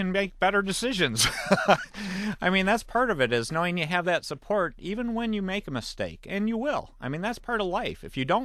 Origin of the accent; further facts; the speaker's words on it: Battle Creek, Michigan, United States; Actually, the first stock I bought, and you can guess it, I'm from Battle Creek, so I bought Kellogg's.